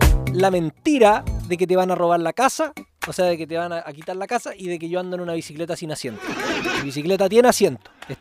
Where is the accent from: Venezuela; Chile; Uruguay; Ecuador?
Chile; Si acá somos todos chilenos.